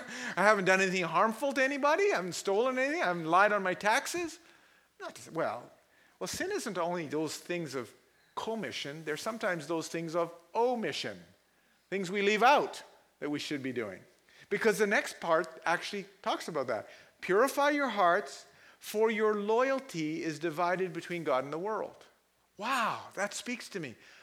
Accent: Karachi, Sindh, Pakistan; born there; I was born in Karachi, Pakistan, all right? Most people go, "Oh," when I do that, all right? I was born to a Muslim family.

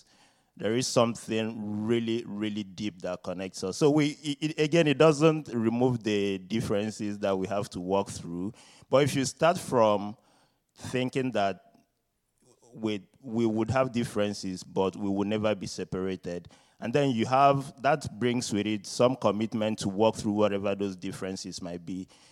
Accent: Nigeria; And so I grew up in Nigeria, and it's a very different setting.

